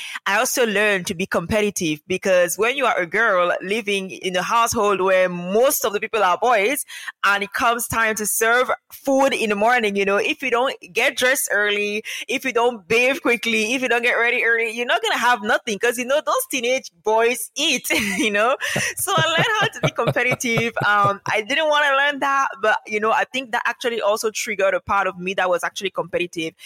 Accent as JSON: {"language": "English", "country": "Cameroon", "tie": "born or raised there", "said": "So I grew up in Cameroon with a family of four, meaning four including me."}